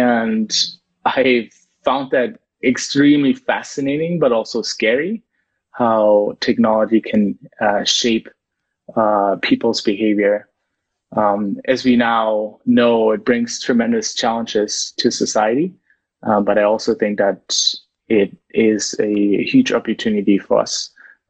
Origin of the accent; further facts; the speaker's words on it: Germany; Yeah, definitely more German, since I grew up in Germany. So all my friends were German.